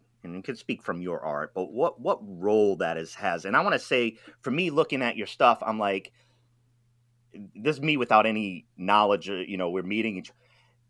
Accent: East Coast, United States; now in West Coast, United States; I'm from the East Coast, and the Atlantic Ocean is so very different from the Pacific Ocean. And then when I moved out to the West Coast

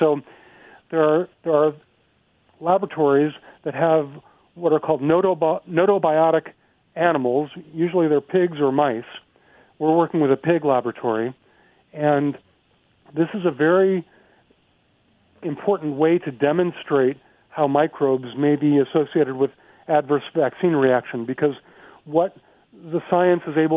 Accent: Chicago, Illinois, United States; One of my favorite examples is my hometown of Chicago has been sued for sending their sewage down the Mississippi River

